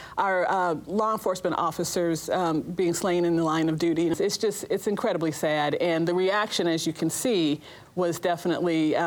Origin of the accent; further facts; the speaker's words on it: Chicago, Illinois, United States; You know, I'm from Chicago, and I still have family there